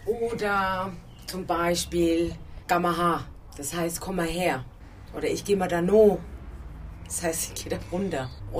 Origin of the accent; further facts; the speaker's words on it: Estenfeld, Bavaria, Germany; du und ich, wir kommen ja aus Estenfeld.